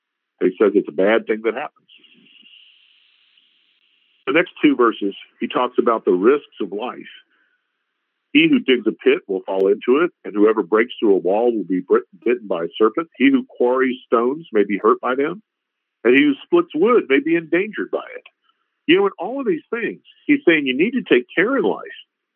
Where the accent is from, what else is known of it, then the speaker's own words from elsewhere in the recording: Texas, United States; I grew up in South Texas. There's snakes everywhere.